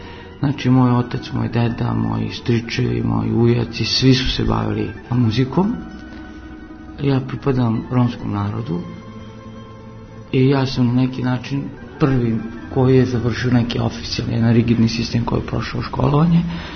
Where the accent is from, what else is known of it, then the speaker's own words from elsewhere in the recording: Novi Sad, Vojvodina, Serbia; Ja sam imao sreću da je otvorila se akademija kod nas u Novom Sadu 75.